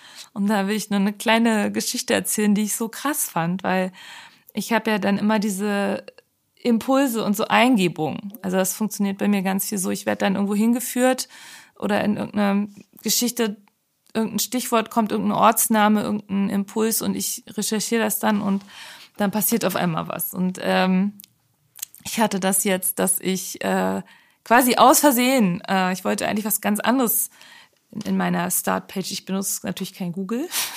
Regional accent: Schleswig, Schleswig-Holstein, Germany; Der Bereich, wo ich aufgewachsen bin, wie der eigentlich heißt, ist der dänische Wohlt. In Schleswig-Holstein, übersetzt eigentlich dänischer Wald, ne? So, das ist ja Ortsteil Schleswig.

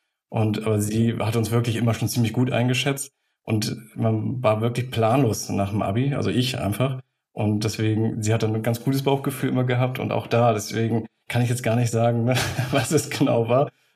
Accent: Schleswig-Holstein, Germany; Dänische Grenze. Einige kennen auch Nibel, das ist ja die letzte Station vor Sylt auf dem Festland. Und da so ein kleines Dörfchen, wie man es im Bilderbuch kennt, wirklich hinterm Deich mit mehr Schafen als Menschen aufgewachsen.

